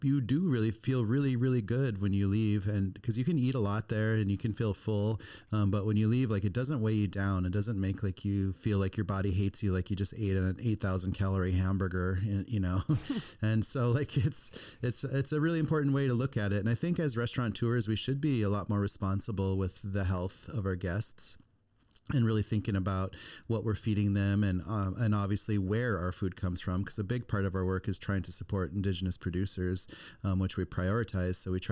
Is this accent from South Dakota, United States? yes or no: yes; Pine Ridge Reservation, South Dakota, United States; And I just want to change the way things were when I grew up on Pine Ridge Reservation, where we didn't have access to healthy foods.